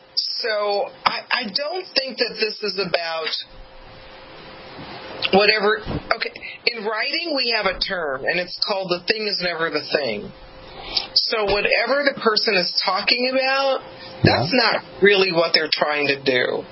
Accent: California, United States; I'm Californian, so I'm trying to eat vegan.

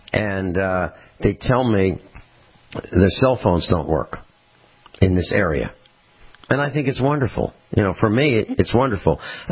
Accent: United States; I don't remember growing up in the United States in the 1950s and the 1960s and having problems with telephone lines.

